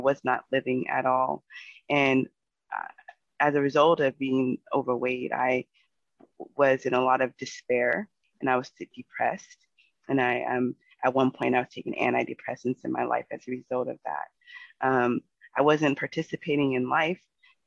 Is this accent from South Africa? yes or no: no; Seattle, Washington, United States; You know, I grew up here in Seattle, and I was a skinny kid.